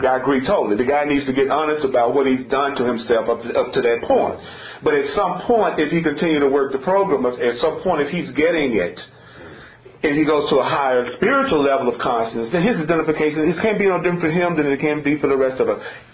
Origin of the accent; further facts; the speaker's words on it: the South, United States; as a young black guy growing up in the South.